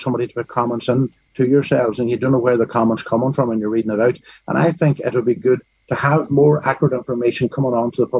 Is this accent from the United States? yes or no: no; Ireland; And I think that's the strength we'd have as an Irish race.